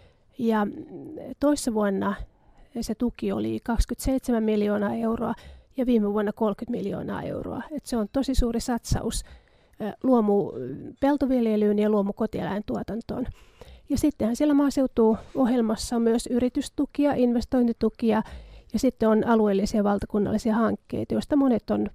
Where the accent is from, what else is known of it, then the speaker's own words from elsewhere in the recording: Ostrobothnia, Finland; born there; Mä olen kotoisin maalta ja Pohjanmaalta syntyisin ja meillä ei kyllä ollut maatilaa kotona